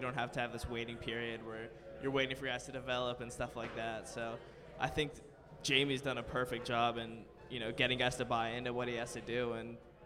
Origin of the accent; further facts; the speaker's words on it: California, United States; I'm a junior communication major. I'm from California.